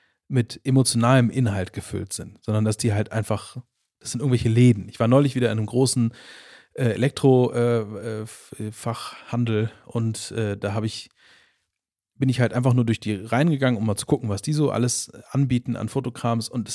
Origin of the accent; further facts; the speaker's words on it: Hamburg, Germany; born there; ich bin auch gebürtiger Hamburger.